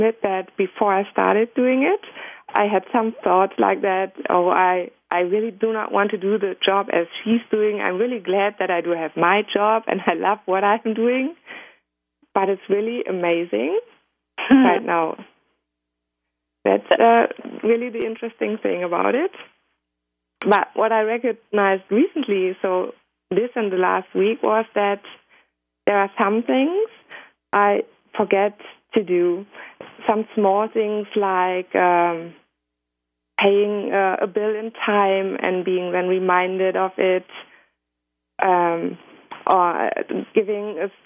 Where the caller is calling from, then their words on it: Essen, North Rhine-Westphalia, Germany; I'm in Essen in Germany, in our bedroom.